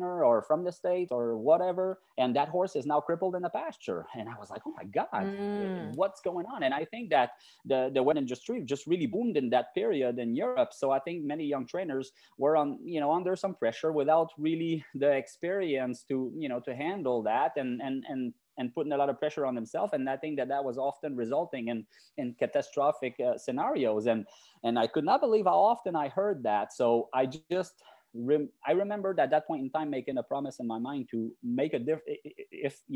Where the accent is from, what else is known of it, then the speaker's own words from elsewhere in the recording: Canada; now in United States; I'm originally from Canada, and so I was on a green card status, permanent resident status here in the US.